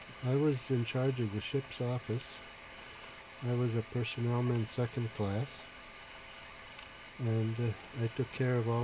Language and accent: English; Mohawk, Michigan, United States; I lived in Mohawk for my first 12 years.